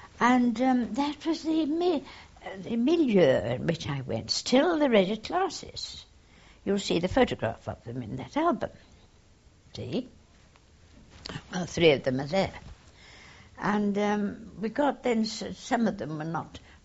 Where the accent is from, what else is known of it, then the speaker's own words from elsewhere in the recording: Stoke-on-Trent, West Midlands, United Kingdom; because I was … from Stoke.